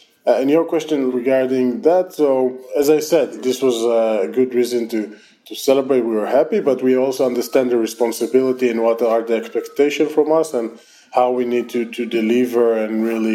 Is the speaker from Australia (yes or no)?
no; Israel; accent: Israeli; English is a second language; because you hear, for instance, my terrible Israeli accent, right?